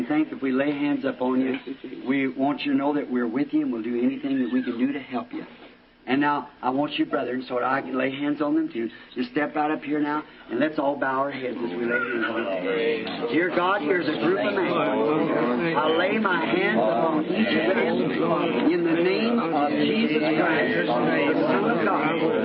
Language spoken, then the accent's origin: English; Black Rock, Arkansas, United States; Black Rock, Arkansas.